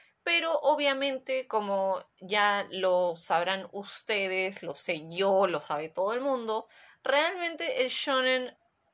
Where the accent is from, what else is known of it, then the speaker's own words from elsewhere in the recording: Peru; yo crecí en Perú en los 90s